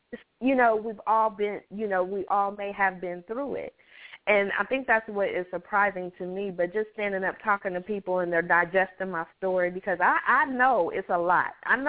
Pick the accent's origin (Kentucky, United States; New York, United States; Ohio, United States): Ohio, United States; because I'm from Ohio as well.